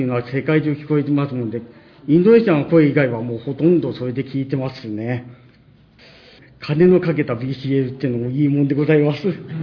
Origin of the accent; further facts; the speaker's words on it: Machida, Tokyo, Japan; 東京都町田市から来ました